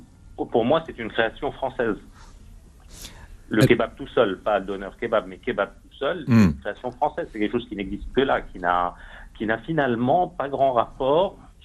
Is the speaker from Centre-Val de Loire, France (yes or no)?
no; Paris, Île-de-France, France; Alors moi, je suis parisien